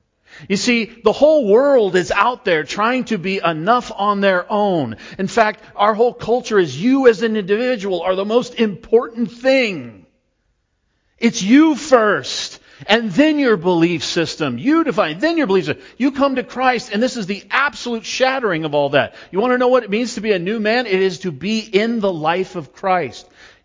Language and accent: English; West Coast, United States; So I grew up on the West Coast, literally on the coast. My house was within 10 minutes of the Pacific Ocean.